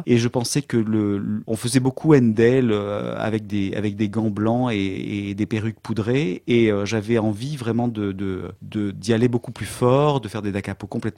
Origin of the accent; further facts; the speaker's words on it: Aix-en-Provence, Provence-Alpes-Côte d'Azur, France; J'ai grandi à Aix-en-Provence, j'ai étudié le clavecin à Aix-en-Provence.